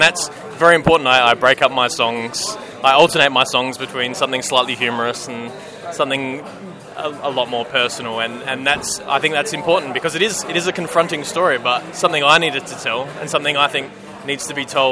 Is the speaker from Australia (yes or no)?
yes; Adelaide, South Australia, Australia; I'm from Adelaide. Very Australian.